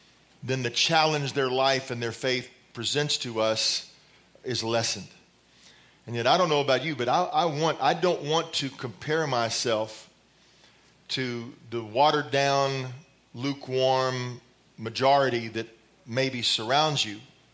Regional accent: Dallas, Texas, United States; that's just the Cowboys who I grew up in Dallas.

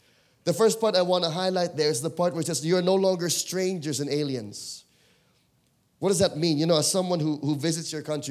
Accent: Philippines; I'm from the Philippines, and right now there is great tension in our part of the world.

